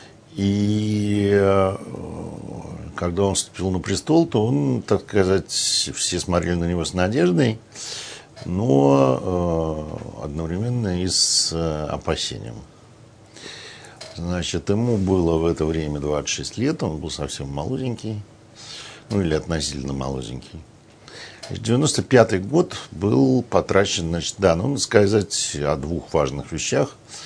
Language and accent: Russian; Saint Petersburg, Russia; Ну вот мы, петербуржцы, все это знаем по такому красному кирпичу.